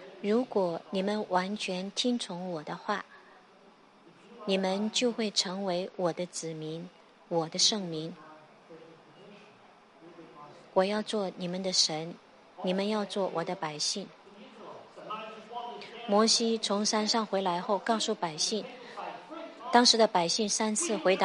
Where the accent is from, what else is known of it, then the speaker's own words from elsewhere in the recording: Australia; 然后我们向教皇介绍我们是澳洲人